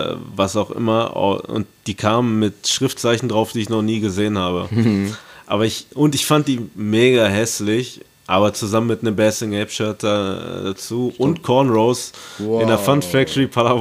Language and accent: German; Paderborn, North Rhine-Westphalia, Germany; Ich bin und bleibe durch und durch Paderborner.